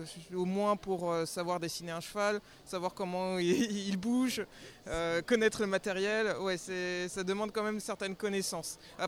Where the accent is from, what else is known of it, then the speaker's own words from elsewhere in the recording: Angoulême, Nouvelle-Aquitaine, France; Je suis originaire de Charente, Angoulême.